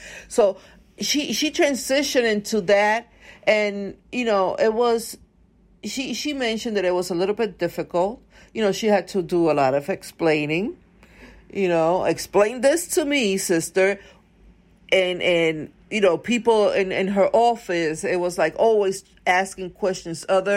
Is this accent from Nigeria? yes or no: no; Puerto Rico; also born or lived in Brooklyn, United States; I'm from Brooklyn. My parents are Puerto Rican. And I was raised in Puerto Rico.